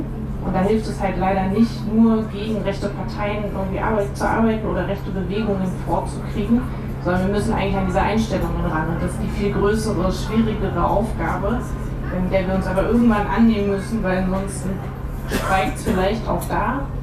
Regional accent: Berlin, Germany; Genau, ich komme aus Berlin.

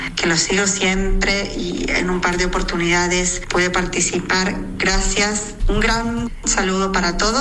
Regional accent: Argentina; now in Switzerland; soy argentina. Vine a Suiza en el año 2000 y desde ahí que los vengo siguiendo.

